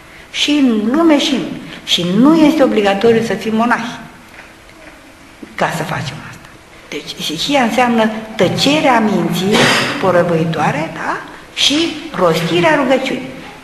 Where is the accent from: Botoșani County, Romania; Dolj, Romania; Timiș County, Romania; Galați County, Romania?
Galați County, Romania; Galați; te duci la Galați, că eram din Galați